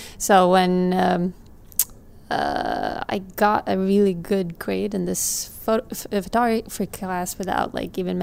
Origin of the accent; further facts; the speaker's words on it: Stockholm, Stockholm County, Sweden; So I grew up in Stockholm, Sweden. My mom's Swedish and my dad is Eritrean, and I think from a very early age I grew up in a very immigrant neighborhood in Sweden